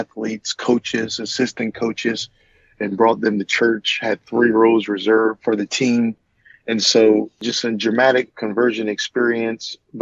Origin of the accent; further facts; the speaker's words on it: Lafayette, Louisiana, United States; But I was born and raised in Louisiana, born in Eunice, Louisiana, raised in Lafayette, Louisiana.